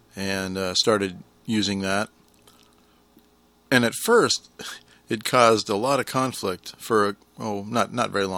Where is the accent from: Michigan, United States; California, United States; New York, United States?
California, United States; Well, you know I'm from California, and a lot of people think that's the land of fruits and nuts